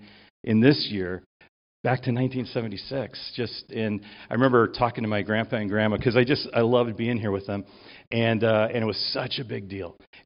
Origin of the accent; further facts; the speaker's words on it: Chicago, Illinois, United States; When I was born in Chicago, raised in Chicago. We were born and raised close to Wrigley Field.